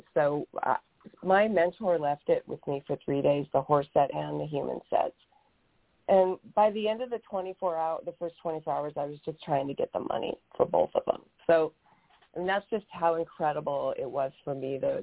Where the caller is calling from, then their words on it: Camp Verde, Arizona, United States; I'm coming from Camp Verde, Arizona, which is just south of Sedona.